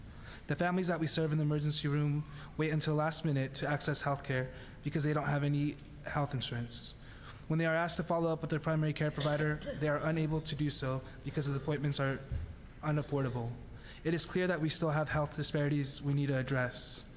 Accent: Hermiston, Oregon, United States; I was raised here in Hermiston.

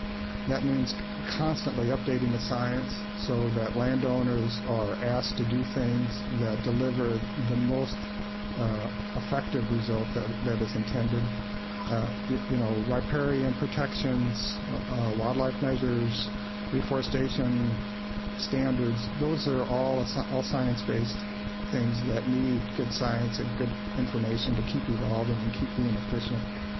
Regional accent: Midwest, United States; now in Oregon, United States; I grew up in the Midwest, and when I first came out here

